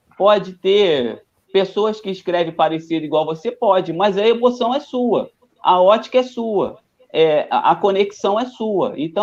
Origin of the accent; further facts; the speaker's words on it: São Gonçalo, Rio de Janeiro, Brazil; Então, eu sou aqui de São Gonçalo.